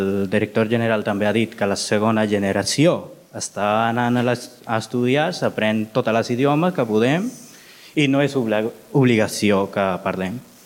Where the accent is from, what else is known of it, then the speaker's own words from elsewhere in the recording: Calella, Catalonia, Spain; sóc de Calella per tota la vida.